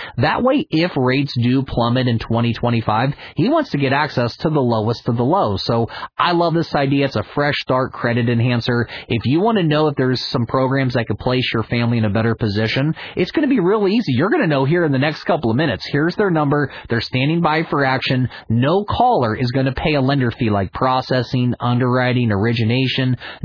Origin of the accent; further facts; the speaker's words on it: West Virginia, United States; Obviously, I grew up in West Virginia. I used to have access to WMEL when I was a kid.